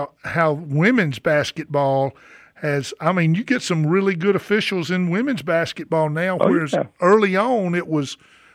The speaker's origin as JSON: {"language": "English", "town": "Sylacauga", "region": "Alabama", "country": "United States", "said": "and I'm from Sylacauga, so, and Pat Atkinson used to call my high school games."}